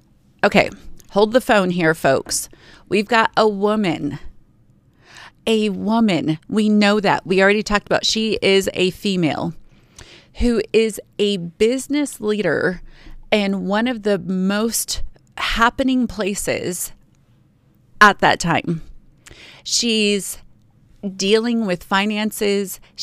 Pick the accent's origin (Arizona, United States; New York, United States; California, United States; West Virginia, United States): California, United States; Simi Valley; they're just a church in Alta Vista, a church in Simi Valley. That's my hometown.